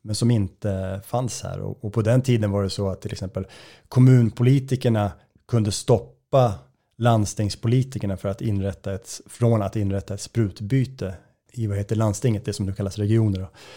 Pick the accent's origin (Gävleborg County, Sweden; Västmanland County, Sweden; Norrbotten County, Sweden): Gävleborg County, Sweden; Gävle; moved away as an adult; now in Stockholm, Sweden; Jag är uppväxt i Gävle, flyttade till Stockholm 2007 för att plugga journalistik.